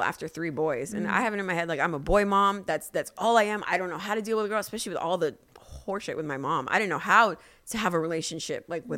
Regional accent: Queens, New York, United States; I grew up, you know, that apartment that I grew up in Queens, I mentioned that my dad was the super of the building.

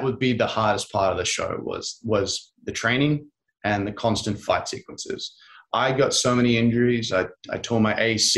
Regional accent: Australia; I'm Australian, I swear.

